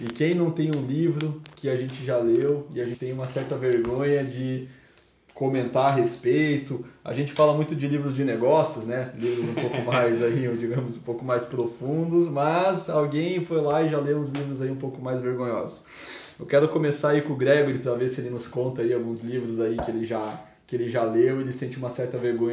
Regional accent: Curitiba, Paraná, Brazil; now in Criciúma, Brazil; eu vim morar em Criciúma, eu sou de Curitiba, moro aqui em Criciúma desde 2009

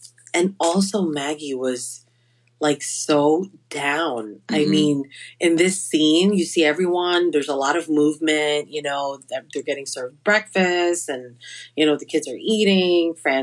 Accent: Philippines; It's hard to say because I grew up in the Philippines and we would eat rice.

